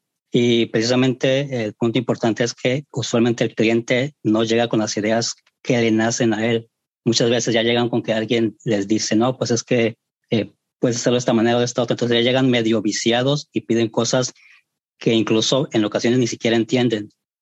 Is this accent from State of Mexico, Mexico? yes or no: no; Colima, Mexico; de Colima.